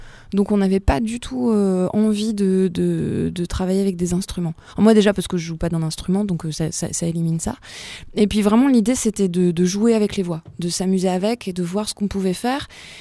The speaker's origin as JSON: {"language": "French", "town": "Poitiers", "region": "Nouvelle-Aquitaine", "country": "France", "said": "nous, on vient de Poitiers, on n'est pas de la région, on arrive de Poitiers. Moi, j'ai habité ici il y a quelques années"}